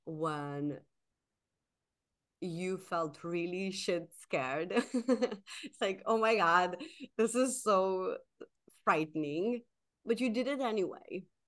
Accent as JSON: {"language": "English", "country": "Slovenia", "second_language": "English", "moved": "yes", "lives_now": "Sweden", "said": "I've been in Sweden 10 years now, and every time I go back to my home country, to Slovenia, I find so much appreciation for my country."}